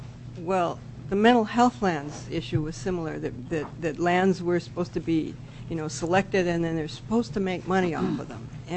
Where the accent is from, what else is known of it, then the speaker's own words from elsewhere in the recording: Gustavus, Alaska, United States; I'm from Gustavus.